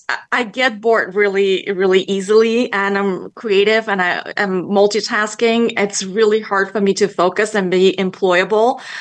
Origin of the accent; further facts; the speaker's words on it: Bulgaria; Well, I was born in Bulgaria